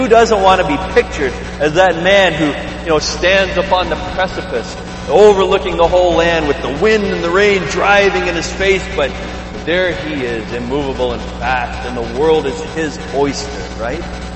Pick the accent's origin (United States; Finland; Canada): Canada; sometimes I think that as Canadian Christians, we actually believe that these chairs